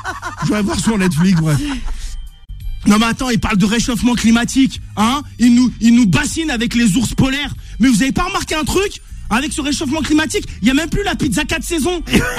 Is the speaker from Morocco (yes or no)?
yes; Morocco; Voilà, je suis marocain.